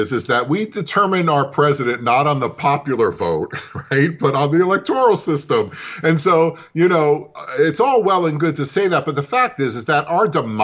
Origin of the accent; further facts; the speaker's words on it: Brooklyn, New York, United States; born there; I was born in Brooklyn myself.